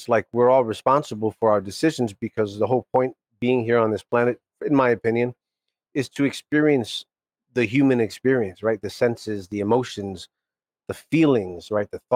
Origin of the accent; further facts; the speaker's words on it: New York City, New York, United States; When I moved back to East Harlem, I grew up in East Harlem. That's one of the not so good areas of Manhattan